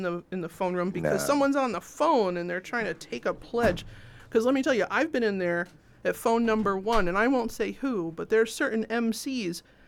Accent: New Jersey, United States; Although, I mean, I'm from New Jersey, so I can pull that out of my pocket if I need

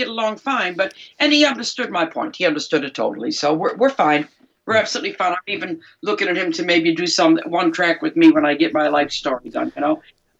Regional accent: Detroit, Michigan, United States; now in United Kingdom; I've been here for a long time, but I am the girl from Detroit City in the UK.

